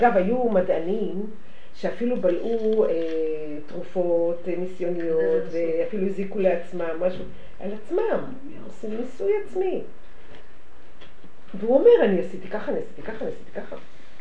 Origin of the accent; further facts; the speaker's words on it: Jerusalem, Jerusalem District, Israel; אני ירושלמי, גם אמא שלי, אופי ירושלמי כזה